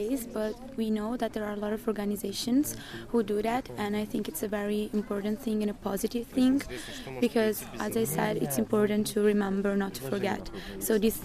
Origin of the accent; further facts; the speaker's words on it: Venice, Veneto, Italy; German is a second language; aus Venedig. Ja, aus Venedig im Norden von Italien.